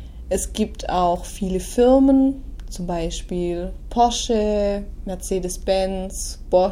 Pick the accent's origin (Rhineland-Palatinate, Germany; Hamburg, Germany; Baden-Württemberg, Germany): Baden-Württemberg, Germany; Vaihingen an der Enz; Ich komme aus Vaihingen an der Enns. Das ist eine kleine Stadt in der Nähe von Stuttgart. Und Stuttgart liegt in Baden-Württemberg im Süden von Deutschland.